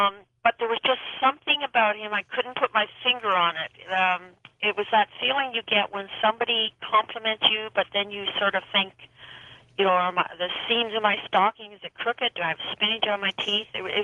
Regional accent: Toronto, Ontario, Canada; now in Petaluma, United States; Yeah, well, I'm actually from Toronto, Canada

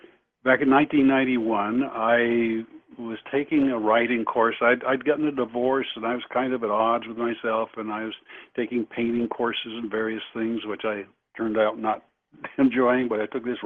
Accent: Vermont, United States; I was born and raised in Vermont

